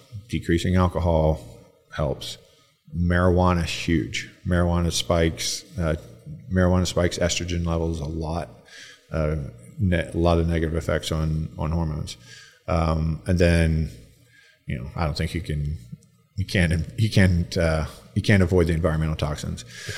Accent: Texas, United States; And we're from Texas, man.

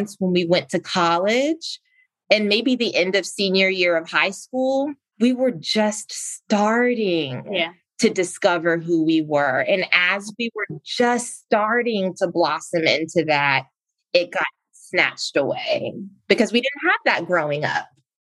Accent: South Carolina, United States; I grew up in South Carolina. I went to school in Virginia, college in Virginia.

